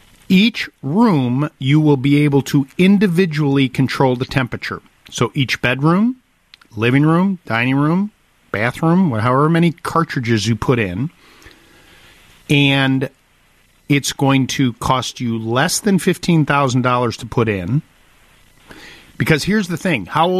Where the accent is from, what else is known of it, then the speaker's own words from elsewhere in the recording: Highwood, Illinois, United States; Donna, I grew up in Highwood.